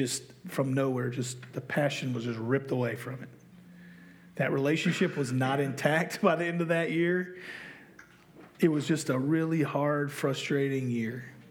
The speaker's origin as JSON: {"language": "English", "town": "Spartanburg", "region": "South Carolina", "country": "United States", "tie": "born or raised there", "said": "I now have a girlfriend who is living in my hometown of Spartanburg."}